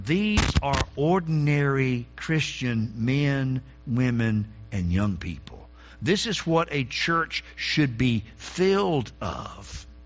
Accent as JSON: {"language": "English", "town": "Eden", "region": "North Carolina", "country": "United States", "tie": "born or raised there", "said": "in the front yard of where I grew up in Eden, North Carolina."}